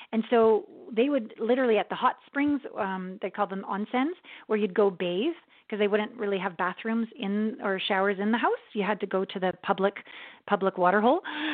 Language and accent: English; Kamloops, British Columbia, Canada; Yeah, I'm from Canada, a small town called Kamloops, BC, where there was, it's now a university, but it was a college.